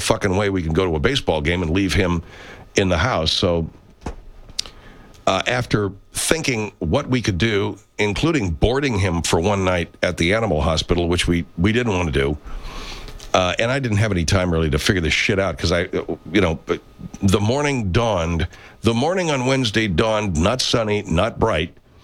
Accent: Longview, Washington, United States; Dude, I grew up in Longview. Used to go to Vader all the time.

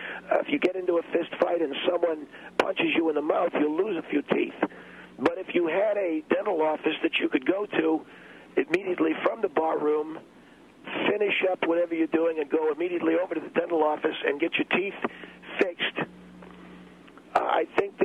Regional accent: New York City, New York, United States; I come from a neighborhood like that. I come from Alphabet City, New York, a place called East New York, where we had a lot of neighborhood saloons like this.

